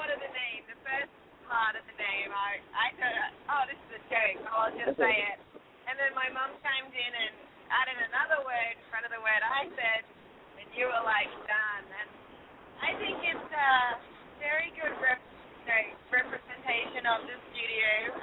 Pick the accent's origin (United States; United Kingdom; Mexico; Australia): Australia; But I know that when we go to events and I start talking, people are like, where are you from? And then I'll throw out a couple of Aussie words